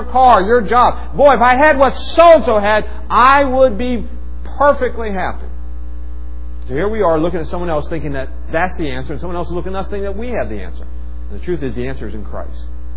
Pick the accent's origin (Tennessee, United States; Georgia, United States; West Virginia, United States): West Virginia, United States; You know, I'm a kid from West Virginia. I mean, what do we know about airports?